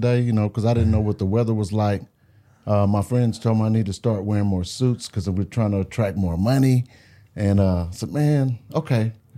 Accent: Beaumont, Texas, United States; also born or lived in Houston / Amarillo; now in Dallas, United States; I grew up in Beaumont, Texas, so east of Houston, down on I-10. But I got it out of there as quick as I could and lived in Houston for a while, Amarillo, Texas for a while, and now Dallas

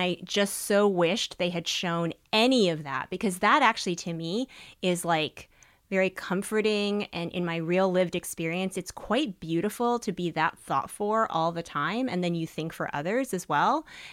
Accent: Taiwan; And, like, we are from Taiwan, and that's, like, a whole matter of debate.

